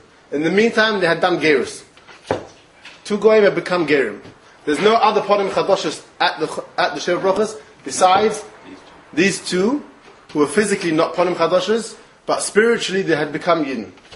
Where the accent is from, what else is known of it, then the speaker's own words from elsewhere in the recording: London, United Kingdom; now in Amsterdam, Netherlands; I live there at the moment. I'm not from Amsterdam, I'm from London, Stamford Hill. But not Dutch.